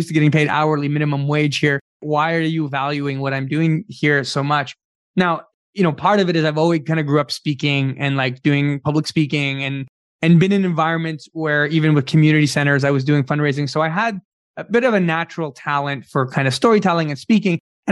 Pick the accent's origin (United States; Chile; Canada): Canada; Ottawa, Ontario; we grew up in Vanier of Ottawa. So, I mean, coming as newcomers to Canada, we were in low-income housing.